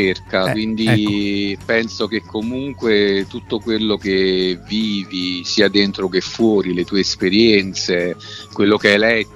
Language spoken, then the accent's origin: Italian; Naples, Campania, Italy; Come napoletano